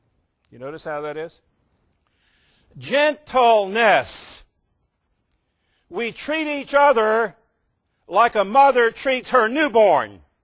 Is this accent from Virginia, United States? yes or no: yes; Virginia, United States; When I was growing up in Virginia, on the Chesapeake Bay, you spend your life on the beach, as people do there. My home was a mile from the beach